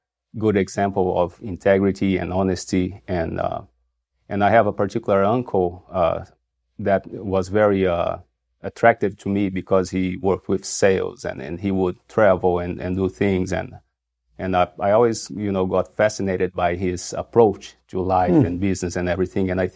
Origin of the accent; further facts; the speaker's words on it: Brazil; English is a second language; Yeah, I'm originally from Brazil, as you know, and you know, I was raised by a Christian family with, you know, good values